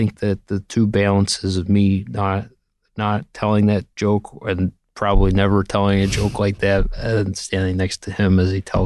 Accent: Buffalo, New York, United States; it feels a little bit like where I grew up in Buffalo too.

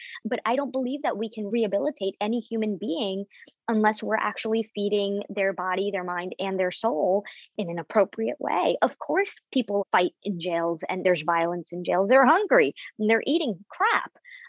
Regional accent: Jackson Heights, New York, United States; Jackson Heights was dubbed by the Daily News the cocaine capital of the world. And being Colombian American, we grew up being stereotyped and mistreated and put down, judged by the worst among us

